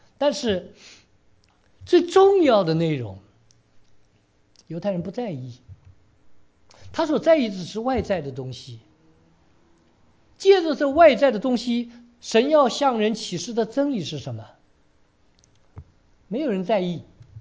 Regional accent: China; 我自己是生长在一个基督徒的家庭，这个在中国真不太多，但是我确实是在这样的家庭里边长大，到我这里已经是第四代的基督徒了。

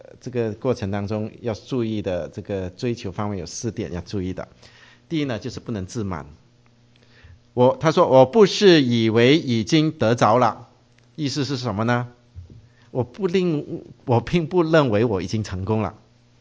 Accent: China; 我们中国人一看到，有点不习惯哈

